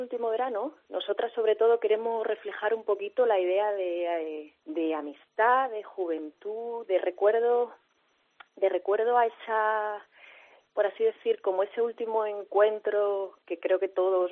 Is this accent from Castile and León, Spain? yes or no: yes; Castile and León, Spain; now in Seville, Spain; Pues mira, aunque soy del Bierzo, llevo casi 15 años en Sevilla.